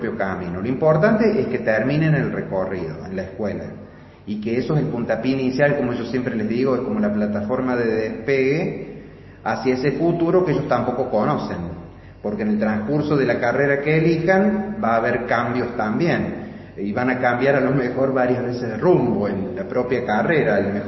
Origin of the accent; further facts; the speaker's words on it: Río Cuarto, Córdoba, Argentina; Yo vivo en Río Cuarto, soy de Río Cuarto, viajo a trabajar acá dos veces a la semana.